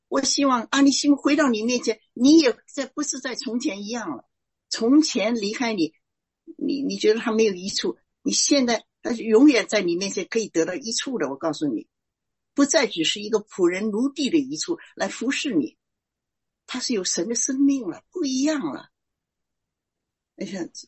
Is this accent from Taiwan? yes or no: no; China; 这个心肠是我们中国人也会常讲，你几头肠子我都知道